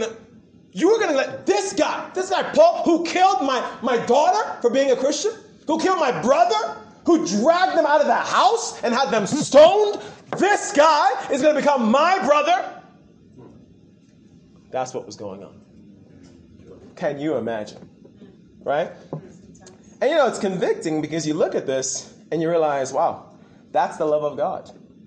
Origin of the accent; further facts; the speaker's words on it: United States; you can recognize from my accent, I'm from the U.S.